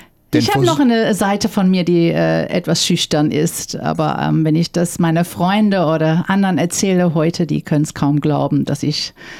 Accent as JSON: {"language": "German", "town": "Melbourne", "region": "Victoria", "country": "Australia", "tie": "born or raised there", "moved": "as an adult", "lives_now": "Cologne, Germany", "said": "Ich bin ein Melbournian, sozusagen in Melbourne geboren, aufgewachsen und lebe seit 30 Jahren in Deutschland, in Köln."}